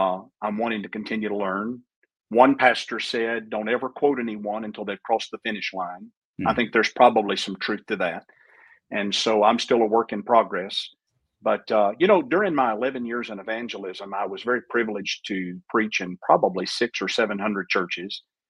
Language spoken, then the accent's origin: English; DeRidder, Louisiana, United States; But, you know, I'm from Louisiana, Southwest Louisiana. DeRidder, Louisiana is my home. I was born and raised there. I'm the youngest of four.